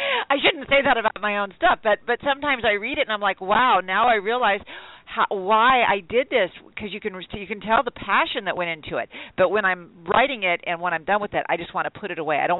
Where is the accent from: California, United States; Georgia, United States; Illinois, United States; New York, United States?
California, United States; Sacramento; Sacramento and Sacramento.